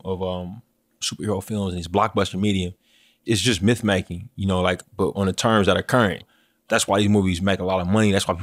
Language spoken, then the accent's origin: English; California, United States; I'm from the Bay Area, man.